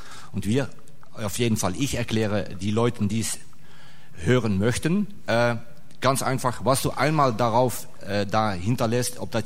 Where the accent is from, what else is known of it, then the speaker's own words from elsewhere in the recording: Netherlands; German is a second language; ich komme aus Holland, also ich bin ein Nachbar.